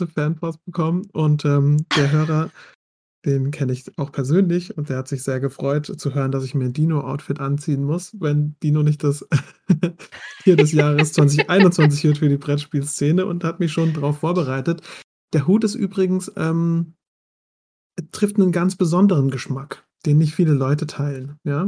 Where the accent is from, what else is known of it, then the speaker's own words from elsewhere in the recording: Mannheim, Baden-Württemberg, Germany; ich komme ja aus Mannheim